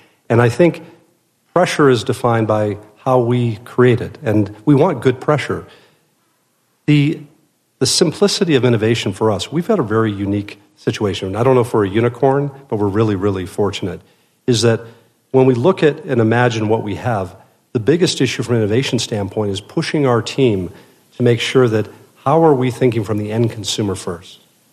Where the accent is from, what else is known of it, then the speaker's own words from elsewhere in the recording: Hawaii, United States; It felt like when I grew up in Hawaii. People felt incredibly privileged to be there.